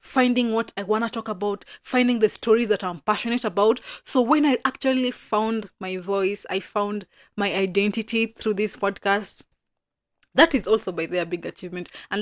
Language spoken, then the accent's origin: English; Kisumu, Kisumu County, Kenya; I wanted to sound like other podcasters, like podcasters from Nairobi, because at the time I was from Kisumu, from Maseno.